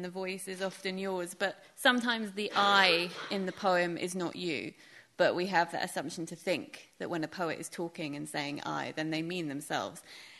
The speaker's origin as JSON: {"language": "English", "region": "North East England", "country": "United Kingdom", "accent": "Geordie", "said": "As Neil said, I'm originally from the Northeast, so sometimes I like to write poetry in a Geordie dialect"}